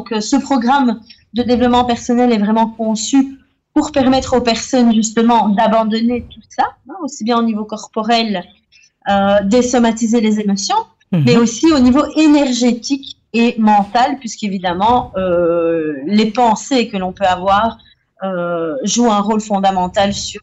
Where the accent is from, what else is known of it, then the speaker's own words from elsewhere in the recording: Liège, Wallonia, Belgium; now in Spain; Moi, je suis liégeoise d'origine, mais je vis en Andalousie depuis 7 ans. Mmh. Donc, ça fait 7 ans que je vis là-bas, dans le sud de l'Espagne, dans une réserve naturelle qui s'appelle Cabo de Gata, entre Almeria et Malaga.